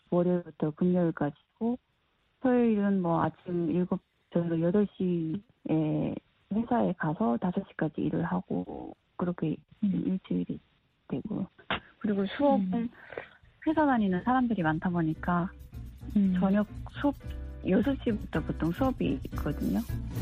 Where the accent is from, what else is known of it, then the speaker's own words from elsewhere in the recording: North Korea; now in South Korea; 왜냐면 저희는 아직까지도 이제 그 북한에서 온 그게 이제 다 적응은 했다라고 하는데